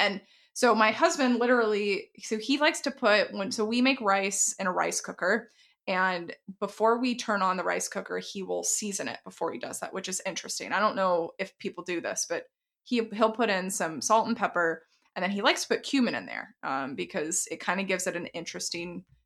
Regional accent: Texas, United States; I think it's because we come from Texas.

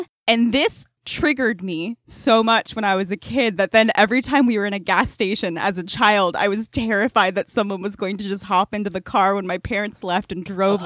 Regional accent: Arizona, United States; But also, I grew up in Arizona and...

